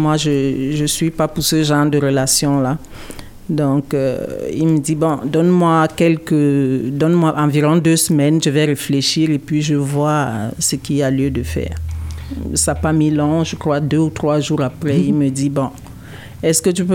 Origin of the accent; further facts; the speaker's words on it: Cameroon; Je viens du Cameroun.